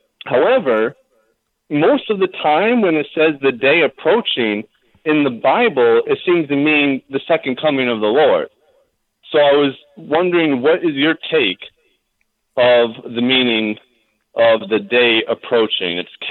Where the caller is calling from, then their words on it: Schenectady, New York, United States; I'm calling from Schenectady.